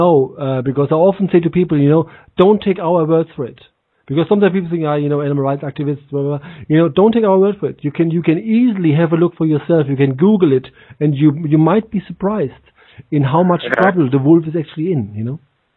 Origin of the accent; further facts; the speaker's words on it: Frankfurt, Hesse, Germany; because I'm from Frankfurt.